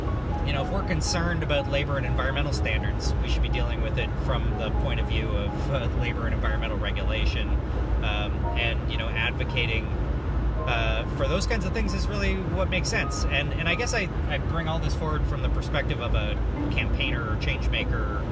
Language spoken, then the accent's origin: English; Canada; But it's worth noting as a Canadian